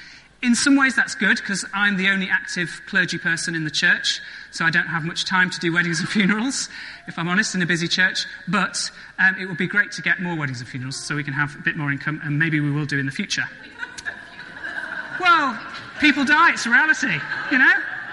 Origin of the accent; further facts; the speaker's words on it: England, United Kingdom; Even though we're English, we don't like to talk about money